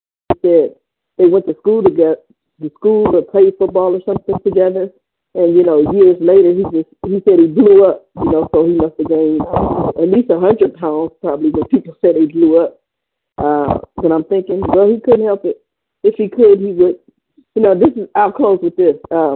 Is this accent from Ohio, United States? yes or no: yes; Cleveland, Ohio, United States; I'm from Cleveland, Ohio, and I'm really grateful to be here.